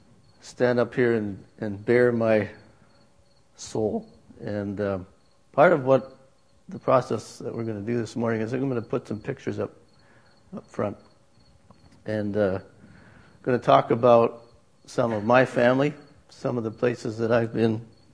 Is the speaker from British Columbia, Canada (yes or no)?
no; Ontario, Canada; I grew up in northwestern Ontario, in an area known as the Canadian Shield.